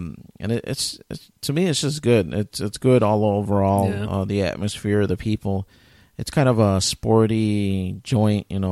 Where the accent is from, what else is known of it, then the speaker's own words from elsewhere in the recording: Chicago, Illinois, United States; The pizza was good, which me being a Chicagoan, I'm not really a big deep dish pizza guy